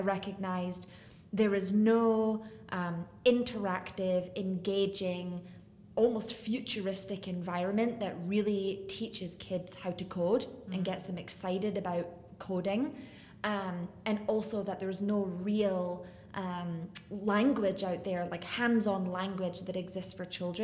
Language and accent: English; Edinburgh, Scotland, United Kingdom; moved away as an adult; now in Chicago, United States; So I'm from Edinburgh, Scotland. I moved to Chicago 10 years ago.